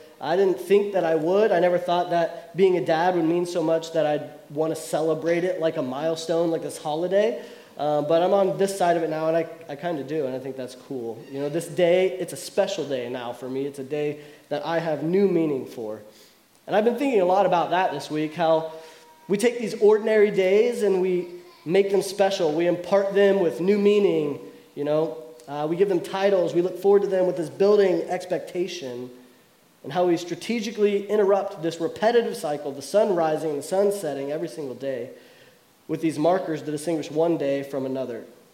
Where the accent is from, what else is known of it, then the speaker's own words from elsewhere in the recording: Kentucky, United States; I'm from Kentucky, and I didn't really grow up liking basketball, but if you live in Kentucky, you kind of have to.